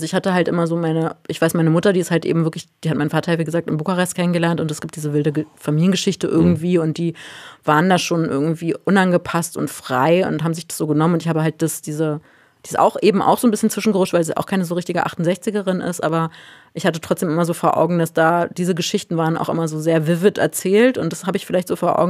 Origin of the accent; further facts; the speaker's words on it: Berlin, Germany; dass ich hier in Berlin als Berlinerin sitze und nichts von dieser ganzen Kultur miterlebt habe